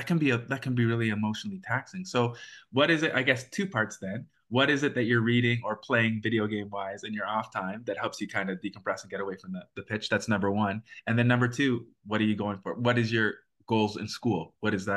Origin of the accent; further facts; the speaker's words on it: Hamilton, Ontario, Canada; from growing up in the Italian neighborhood in Hamilton